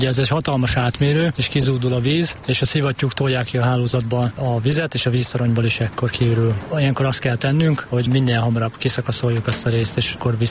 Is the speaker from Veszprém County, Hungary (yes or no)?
no; Békés, Hungary; moved away as an adult; now in Debrecen, Hungary; Én Békés megyéből jöttem 2 éve párommal, úgyhogy én még nem olyan régóta élek Debrecenben.